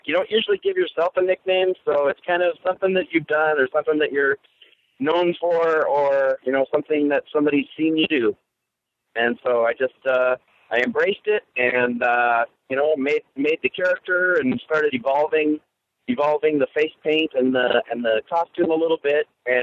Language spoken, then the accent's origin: English; Olympia, Washington, United States; I grew up in Olympia